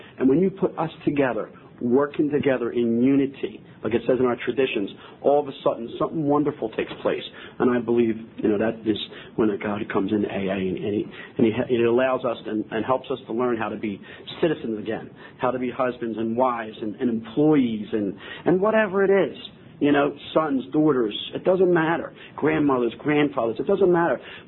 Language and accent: English; Philadelphia, Pennsylvania, United States; my story begins, you know, with my family in Philadelphia. I was born and raised in Philadelphia.